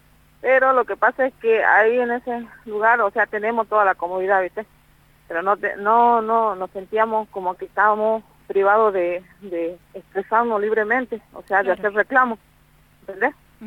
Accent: Salta, Argentina; now in Mendoza, Argentina; de distintos departamentos de acá de Mendoza, pero todos somos de Salta

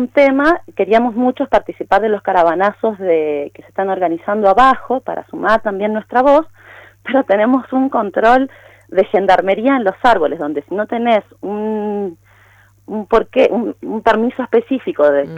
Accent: Mendoza, Argentina; Nosotros somos parte de Mendoza, pero somos una parte muy diferente, ¿sí? Tenemos particularidades que tienen que ser contempladas.

